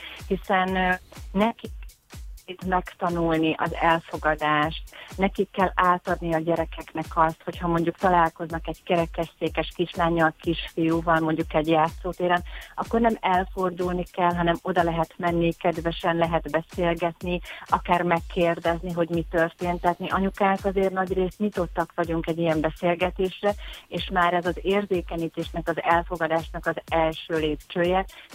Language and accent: Hungarian; Zalaegerszeg, Zala, Hungary; now in Budapest, Hungary; én 8 éve költöztem Budapestre, és előtte Zalaegerszegen éltem, ott is születtem.